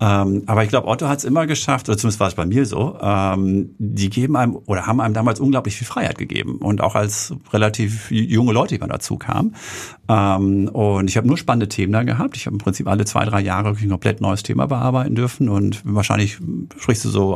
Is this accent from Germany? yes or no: yes; Herten, North Rhine-Westphalia, Germany; also born or lived in Herne; Genau, Herten. Da komme ich her. Da bin ich geboren nicht, aber dann als Fünfjähriger hingezogen. Ich bin in Herne geboren, was nicht unbedingt viel schöner ist.